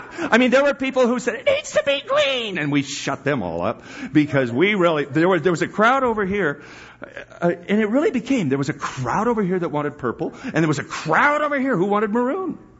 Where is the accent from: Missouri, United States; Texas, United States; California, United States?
California, United States; San Diego; Don't they know that I was raised in San Diego.